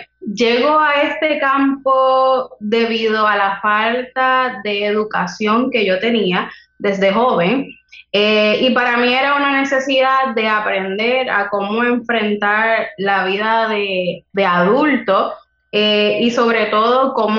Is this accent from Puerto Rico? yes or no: yes; Loíza, Puerto Rico; Tengo 31 años recién cumplidos y soy del pueblo de Loíza, la capital de la tradición.